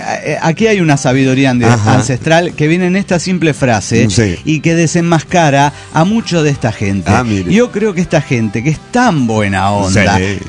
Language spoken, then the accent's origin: Spanish; Guadalajara, Jalisco, Mexico; de Guadalajara, Jalisco